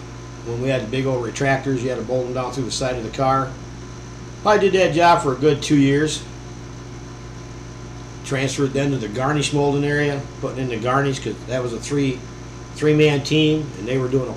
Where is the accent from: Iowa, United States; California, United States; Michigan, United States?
Michigan, United States; Ovid; also born or lived in St. Johns; St. John's. I was raised in the Ovid area.